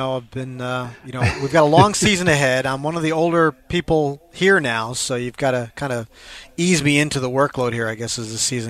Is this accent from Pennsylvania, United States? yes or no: yes; Pennsylvania, United States; now in New York, United States; one of the things I take pride in is that I'm not from New York. You know, I'm from a small town in Pennsylvania.